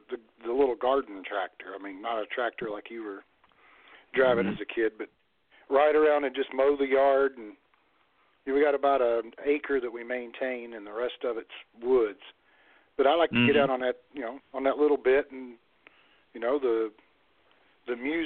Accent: Tennessee, United States; Now, I grew up in Southeast Tennessee

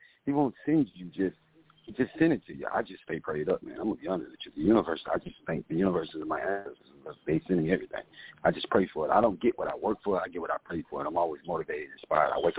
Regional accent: Deep South, United States; born there; because I was born in the South, you know, deep, deep South.

